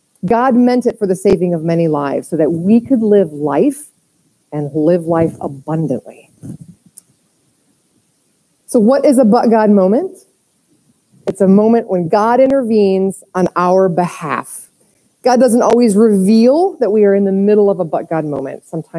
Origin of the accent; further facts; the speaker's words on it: Sweden; first language Swedish; English is a second language; now in United States; So I was born and raised in Sweden.